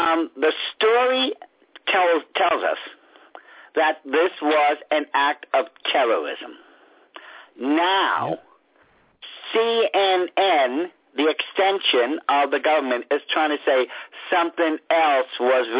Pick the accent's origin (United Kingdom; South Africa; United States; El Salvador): United Kingdom; England; I was a foster child. I'm from England. Dad was from Lisbon. Mom was from Madeiros.